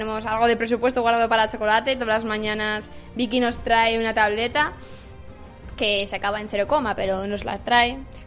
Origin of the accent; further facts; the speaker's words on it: Zaragoza, Aragon, Spain; vengo de Zaragoza.